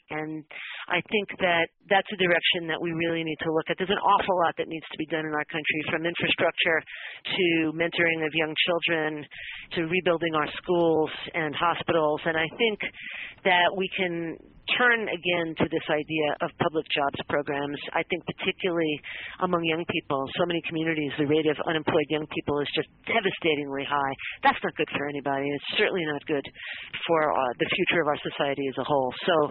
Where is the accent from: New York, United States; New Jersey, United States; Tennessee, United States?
New York, United States; Brooklyn; And I grew up in Brooklyn, New York, and I thought I understood poverty there.